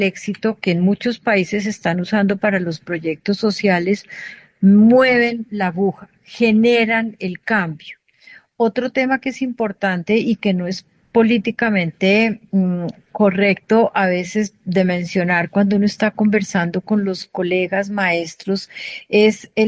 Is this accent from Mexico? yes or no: no; Colombia; nosotros partimos del reconocimiento de que somos colombianos e hispanohablantes